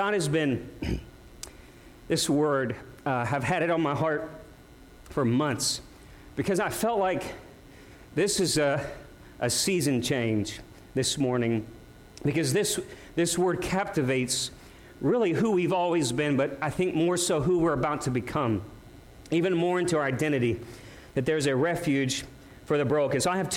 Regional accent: Missouri, United States; Beth and I grew up in Missouri, so Missouri is like the cave state

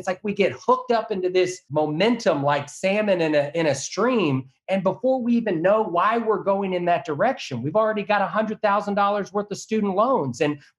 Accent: Texas, United States; I'm a Texan, so I had Dallas Cowboys and the Texas Rangers.

